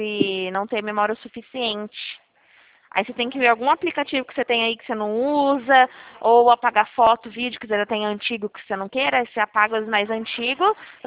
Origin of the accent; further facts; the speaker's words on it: Presidente Prudente, São Paulo, Brazil; Eu sou de Presidente Prudente.